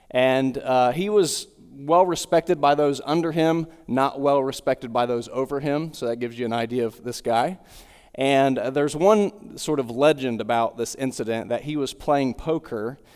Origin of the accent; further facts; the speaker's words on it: Wheelersburg, Ohio, United States; For those of you who don't know me … I grew up here in Wheelersburg